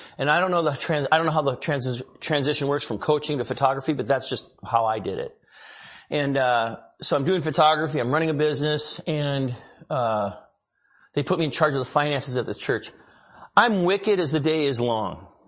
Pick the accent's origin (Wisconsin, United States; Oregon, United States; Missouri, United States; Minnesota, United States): Minnesota, United States; St. Cloud; I was born and raised in Minnesota, St. Cloud, Minnesota.